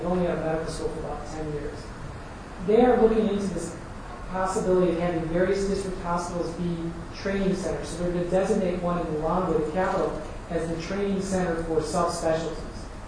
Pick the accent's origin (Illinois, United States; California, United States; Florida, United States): Illinois, United States; Chicago; also born or lived in New York City; I grew up in Chicago, New York City, and I'm more urban.